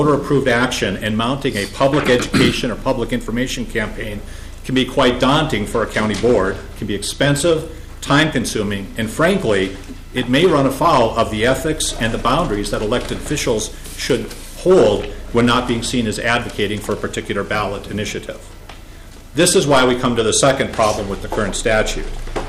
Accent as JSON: {"language": "English", "town": "Duluth", "region": "Minnesota", "country": "United States", "tie": "born or raised there", "said": "I just want to note that I remember fondly growing up in Duluth, taking along with my mother and father as they went to the ballot boxes"}